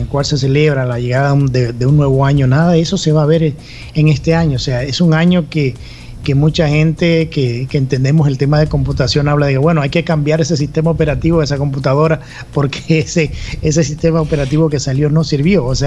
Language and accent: Spanish; Dominican Republic; nos trasladamos al Caribe, a la isla de República Dominicana, mi país de origen, el cual extraño bastante